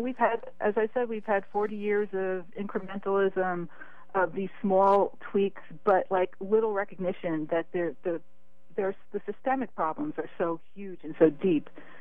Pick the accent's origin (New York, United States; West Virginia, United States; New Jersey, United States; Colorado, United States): New Jersey, United States; in my home state of New Jersey